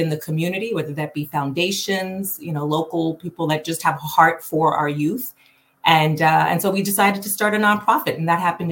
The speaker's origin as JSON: {"language": "English", "country": "Canada", "also_born_or_lived": "New York, United States", "said": "I'm originally from Canada by way of New York."}